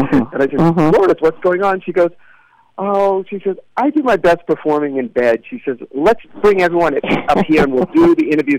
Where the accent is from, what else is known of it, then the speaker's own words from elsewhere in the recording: East Coast, United States; I mean, growing up on the East Coast and moving away from my friends, you know, is like a similar connection.